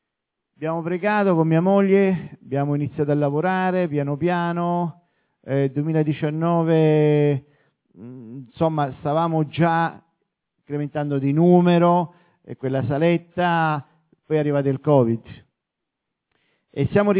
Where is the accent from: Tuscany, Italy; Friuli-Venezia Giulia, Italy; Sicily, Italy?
Sicily, Italy; moved away as an adult; Noi siamo della Sicilia, dal 1986 però che sono in Toscana, sono venuto qui per motivi di lavoro, di servizio, ora sono in pensione